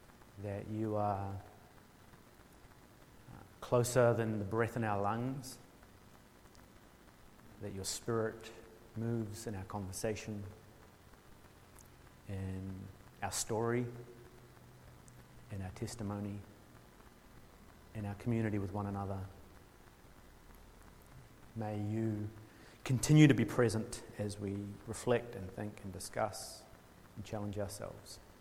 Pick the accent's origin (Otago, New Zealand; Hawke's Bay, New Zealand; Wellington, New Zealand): Hawke's Bay, New Zealand; So I grew up in Hawke's Bay for most of my younger life, watching baptisms on the bank of the Tukituki River.